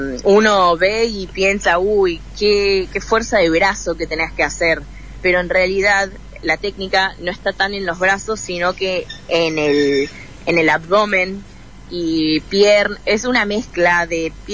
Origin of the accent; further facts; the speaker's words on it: Argentina; now in United States; Bien, y yo la verdad que me fui de Argentina hace 2 años a vivir a Estados Unidos